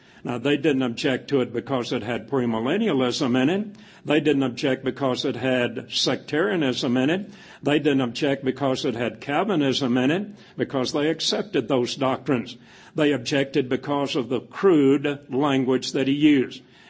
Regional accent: Tennessee, United States; this happened in Nashville, Tennessee, capital city of my home state.

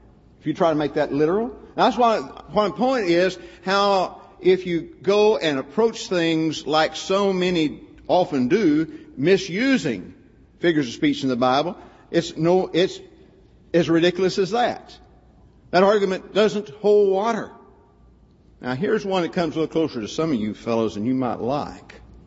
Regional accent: Texas, United States; it does indeed show that I grew up in North Central Texas.

